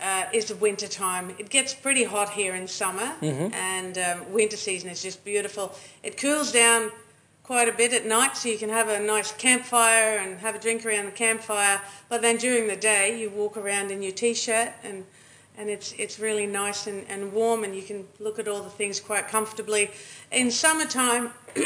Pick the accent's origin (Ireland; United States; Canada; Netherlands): Netherlands; English is a second language; now in Thargomindah, Australia; And I'm from Holland, from the Netherlands.